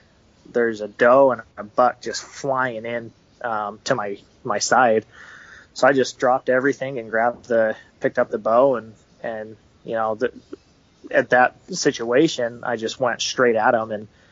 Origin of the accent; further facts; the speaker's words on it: Utah, United States; now in Phoenix, United States; I grew up in Utah, so hunting up there, you know, my backyard, we always had mule deer and animals back there. But moving down to Phoenix